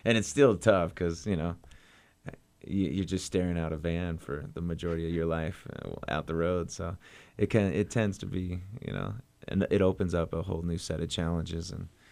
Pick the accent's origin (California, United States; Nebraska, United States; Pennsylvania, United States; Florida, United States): Nebraska, United States; Lincoln; now in Bellevue, United States; And I'm from Lincoln originally.